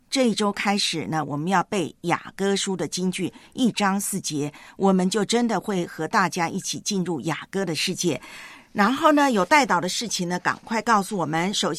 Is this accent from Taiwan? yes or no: yes; Taiwan; 我们在我的老家台湾呢，我们叫西北雨，